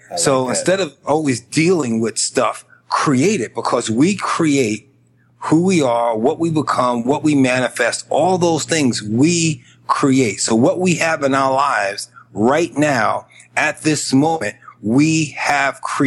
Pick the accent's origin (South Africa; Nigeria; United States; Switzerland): United States; Bronx, New York; But I was born and raised in the Bronx, and I'm talking about the real South Bronx, right?